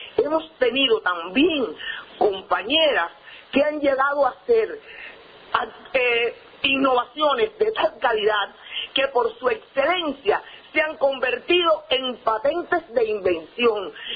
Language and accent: Spanish; Cuba; Siento que de ustedes me llega y de a ustedes les doy esta fortaleza como creadora cubana.